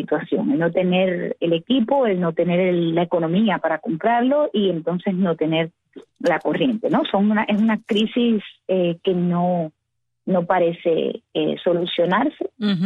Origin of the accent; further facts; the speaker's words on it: Cuba; Y bueno, nosotros que lo estamos viviendo, y digo nosotros como cubanos